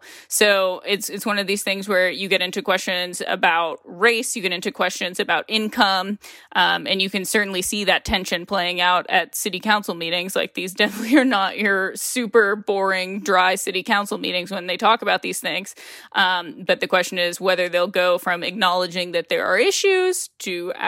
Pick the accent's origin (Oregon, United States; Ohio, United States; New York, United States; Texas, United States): Ohio, United States; I'm from Ohio. If a politician said that, their career would be over in effect